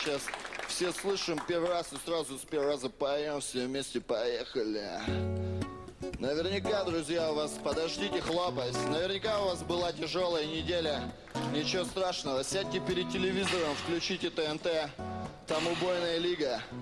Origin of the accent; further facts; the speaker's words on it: Bobrov, Voronezh Oblast, Russia; Я вырос в гангстерских районах Боброва. Короче, я просто вырос в Боброве.